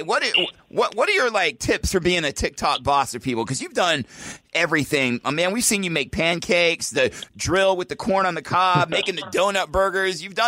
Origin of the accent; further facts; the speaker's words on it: North Carolina, United States; I'm familiar with the Bedlam vodka, by the way, because I'm from North Carolina.